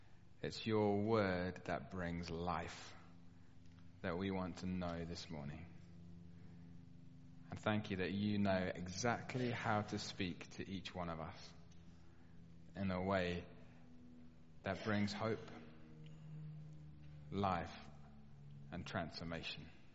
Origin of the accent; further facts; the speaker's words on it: Birmingham, West Midlands, United Kingdom; now in Loughton, United Kingdom; I'm from Birmingham originally, and we're a little bit more noisy up there.